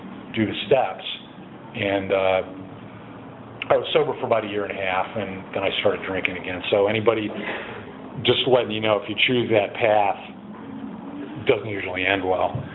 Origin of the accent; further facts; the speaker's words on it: Cleveland, Ohio, United States; also born or lived in Aberdeen Proving Ground / Los Angeles; I was in Los Angeles for 30 years. I did some growing up in Cleveland, Ohio. I was born at the Aberdeen Proving Grounds.